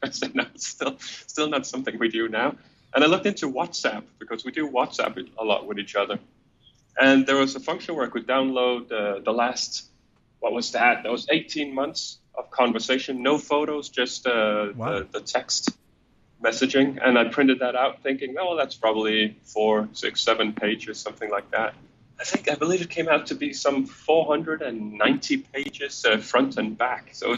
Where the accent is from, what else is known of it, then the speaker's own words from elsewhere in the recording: Denmark; I'm from Denmark